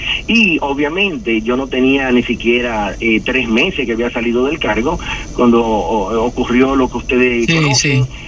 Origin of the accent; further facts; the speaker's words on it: Dominican Republic; Yo creo que soy el único dominicano que ha renunciado a un derecho de pensión.